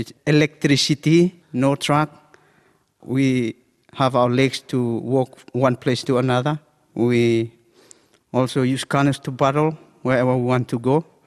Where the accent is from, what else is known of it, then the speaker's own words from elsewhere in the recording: Otarama, Malaita, Solomon Islands; English is a second language; We're from Malaita, the southern part of Malaita. And we are from Are-Are.